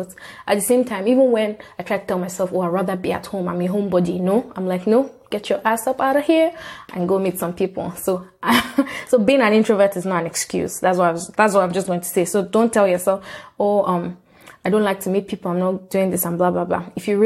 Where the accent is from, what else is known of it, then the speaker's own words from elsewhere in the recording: Port Harcourt, Rivers, Nigeria; I grew up in Port Harcourt River State, Nigeria.